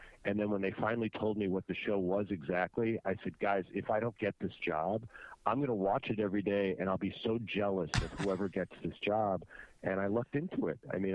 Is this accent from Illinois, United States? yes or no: yes; Chicago, Illinois, United States; Well, I grew up in Chicago, and we had a show in the morning here in Chicago called Ray Rayner and Friends